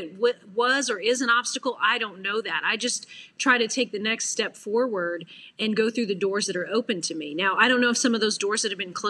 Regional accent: Washington, United States; I dreamed as a little girl, I grew up in Washington State, of playing for Pat Summitt.

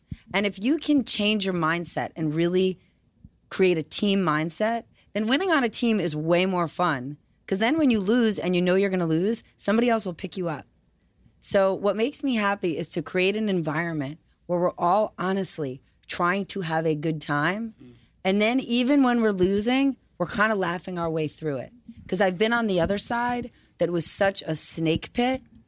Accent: United States; Being American.

